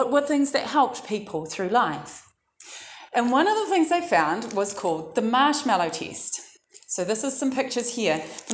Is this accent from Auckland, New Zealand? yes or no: no; Dunedin, Otago, New Zealand; I'm from Dunedin originally